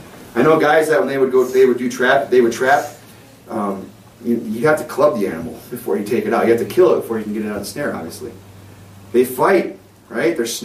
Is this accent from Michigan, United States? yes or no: yes; Michigan, United States; Just because I'm from Michigan doesn't mean I know of traps, right?